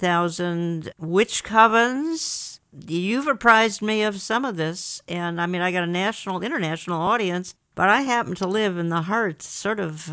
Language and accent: English; Minneapolis, Minnesota, United States; one of the headquarters of it all happens to be my hometown, Mi